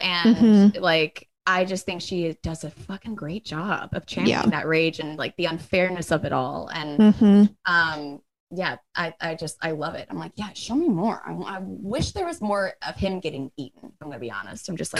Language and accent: English; New Orleans, Louisiana, United States; I'm from New Orleans. Hello.